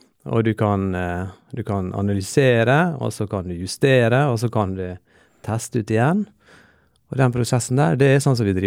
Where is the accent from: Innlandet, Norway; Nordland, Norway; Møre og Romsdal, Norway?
Møre og Romsdal, Norway; Ålesund; Jeg kommer jo fra Ålesund